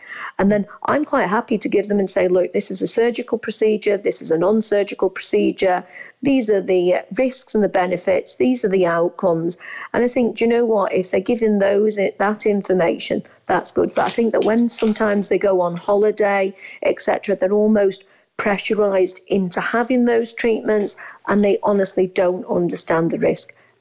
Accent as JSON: {"language": "English", "country": "United Kingdom", "said": "we wouldn't as British dentists perform some of the procedures that they have in Turkey."}